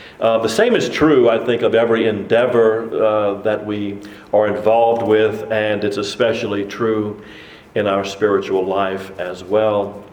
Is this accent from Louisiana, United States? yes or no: yes; Abbeville, Louisiana, United States; I'm from Abbeville, Louisiana, and that's rice and crawfish country too.